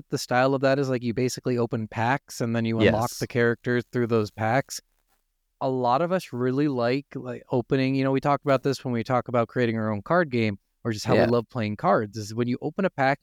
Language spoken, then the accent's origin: English; New York City, New York, United States; I'm a huge Giants fan, guys, because I'm from New York City, but he's luckily gone.